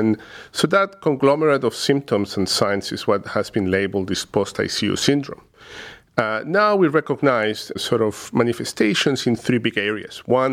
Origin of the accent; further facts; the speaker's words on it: Caracas, Capital District, Venezuela; moved away as an adult; now in United States; originally from Caracas, Venezuela, where I completed my medical training. I came to the U.S. back in 98 to do further training in neurology